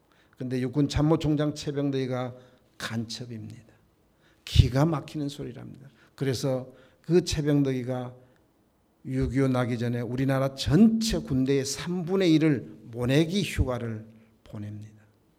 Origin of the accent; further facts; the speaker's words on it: South Korea; 우리는 한국 사람들입니다.